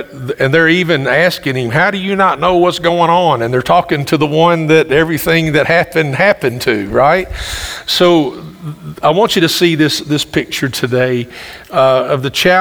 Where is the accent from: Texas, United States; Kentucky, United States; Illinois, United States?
Kentucky, United States; Campbellsville; moved away as an adult; We're from Campbellsville, is our home, even though we've been here moving on past 30 years of being here in this place.